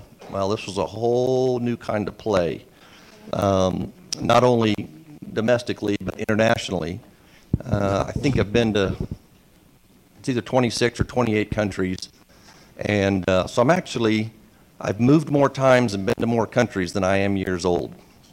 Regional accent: Chicago, Illinois, United States; All five kids were born in different states, different cities. I'm from Chicago. My father's from London, England, and came over on the Queen Mary when he was a boy. My mother is from Cape Cod

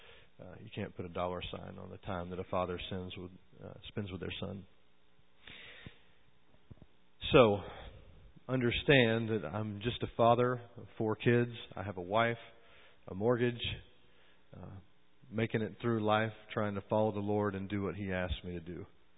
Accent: Gunter, Texas, United States; I am from Texas, outside of Gunner, Texas, between Gunner and Sherman.

